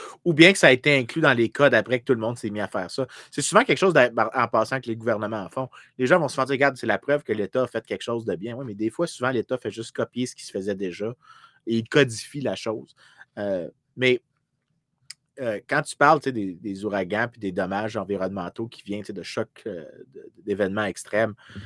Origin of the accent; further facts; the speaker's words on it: Montreal, Quebec, Canada; j'aime ça taper sur Québec parce que je suis un Montréalais, puis c'est génétique.